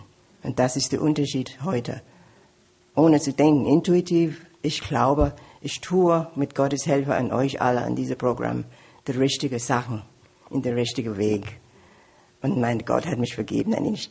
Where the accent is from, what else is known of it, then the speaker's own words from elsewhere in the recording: Jamaica; German is a second language; moved away as an adult; now in Germany; wir sind alle Quakers. Quakers ist eine Religion ohne Alkohol. Also ich bin aufgewachsen in Jamaika, eine kleine heile Welt, ohne Alkohol.